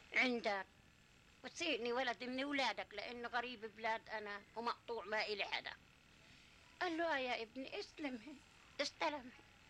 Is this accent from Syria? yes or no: no; Palestine; احنا بقى فلسطيني